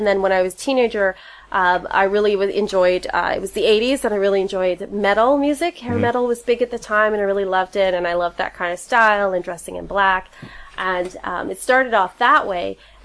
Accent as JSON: {"language": "English", "town": "LaSalle", "region": "Manitoba", "country": "Canada", "tie": "born or raised there", "said": "I was raised in LaSalle. LaSalle is, right now, it's a bedroom community. It's got over 1,000 people in it. But when I was a kid, it was not that. It was about 300 people. It's a tiny little French town."}